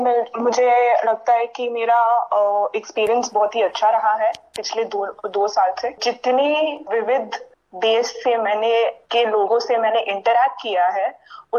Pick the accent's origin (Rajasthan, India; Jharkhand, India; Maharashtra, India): Maharashtra, India; Mumbai; now in Sydney, Australia; और मैं मुंबई से हूँ। 2 साल हुए हैं मेरे को ऑस्ट्रेलिया में, सिडनी में